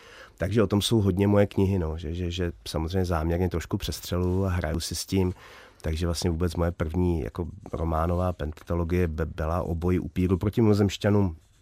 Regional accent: Dvorce, Moravian-Silesian Region, Czechia; já jsem vyrůstal ve Dvorcích u Bruntálu, malá vesnice

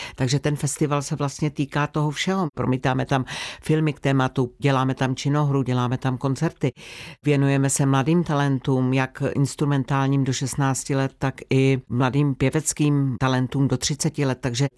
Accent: Medlešice, Pardubice Region, Czechia; Tak je to moje rodiště, prožila jsem tam v podstatě dětství

